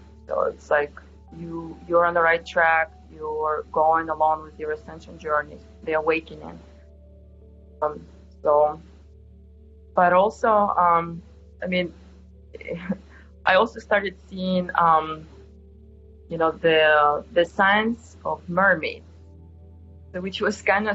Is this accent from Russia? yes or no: yes; Siberia, Russia; English is a second language; moved away as an adult; also born or lived in Central Asia; now in United States; my background is I was born in Russia, the former Soviet Union. Specifically, I lived in the Central Asia region and also Siberia. And I came to the U.S. in 2004. When I was 18, I came to Los Angeles area.